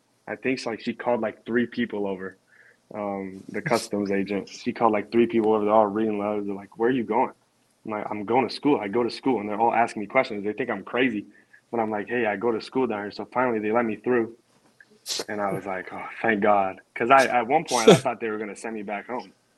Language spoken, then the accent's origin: English; Canada; I'm a dude from Canada.